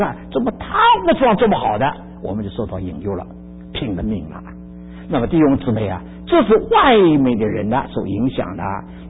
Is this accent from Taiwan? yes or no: no; Shanghai, China; 所以我们上海人讲了